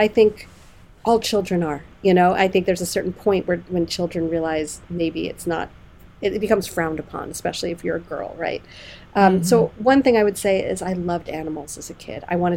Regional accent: California, United States; So my lived reality butted up against the reality of growing up in California.

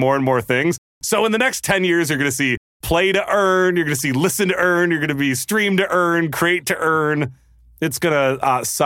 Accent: Michigan, United States; now in Los Angeles, United States; Well, it's weird because I grew up in Michigan. I went to University of Michigan with a film and video major.

